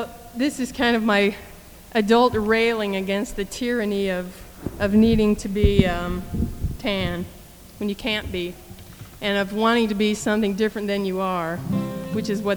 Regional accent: Omaha, Nebraska, United States; when I was growing up in Omaha, everybody tried really, like, spent most of their summers, anyway, the girls did, they spent most of their summers trying to get tan.

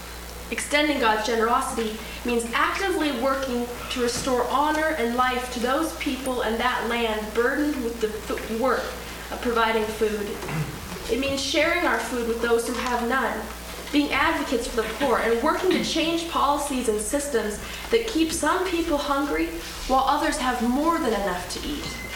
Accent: Spokane, Washington, United States; I'm from Spokane, Washington.

